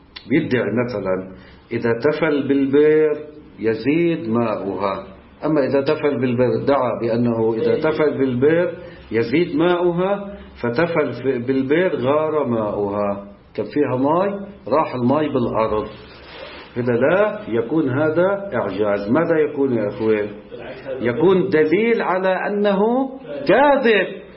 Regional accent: Lebanon; أحد الإخوان عندنا بلبنان ادعى بأنه نبي

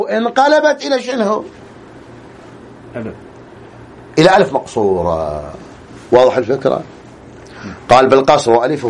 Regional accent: Al-Ahsa, Eastern Province, Saudi Arabia; اذ في بلادنا الاحساء حرسها الله من كيد الاعداء

